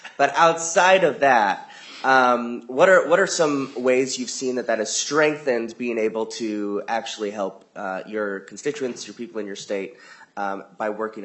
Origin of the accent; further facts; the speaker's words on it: Ann Arbor, Michigan, United States; born there; I was born a Michigander. I was born in Ann Arbor, so it's always good to hear from my birth state, even though I have forsaken it.